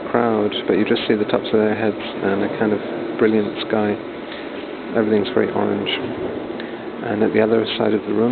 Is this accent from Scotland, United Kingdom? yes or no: yes; Edinburgh, Scotland, United Kingdom; now in Berlin, Germany; my hometown, Edinburgh, just has one or two big ones, all in the middle of summer in August.